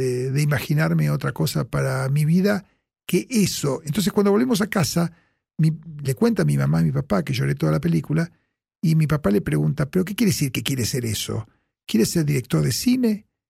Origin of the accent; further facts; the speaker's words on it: Lomas del Mirador, Buenos Aires Province, Argentina; also born or lived in Mataderos; En Lomas de... nací en Mataderos